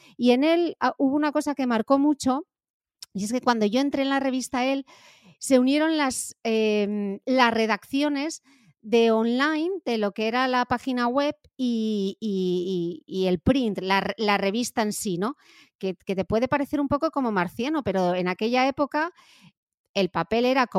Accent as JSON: {"language": "Spanish", "town": "Gijón", "region": "Asturias", "country": "Spain", "said": "en Gijón, de donde soy yo, del norte de España."}